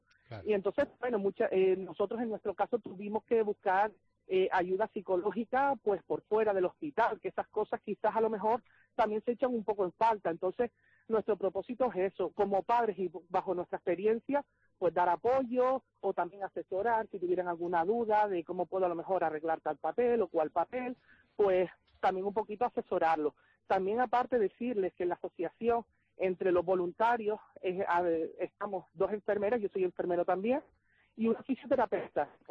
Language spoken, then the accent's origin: Spanish; Canary Islands, Spain; yo que soy de Gran Canaria